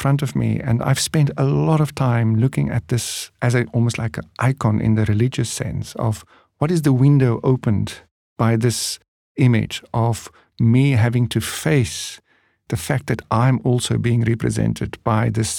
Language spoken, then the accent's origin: English; South Africa; I come home in my humanity as a South African … you know, when I face these huge collective historical issues.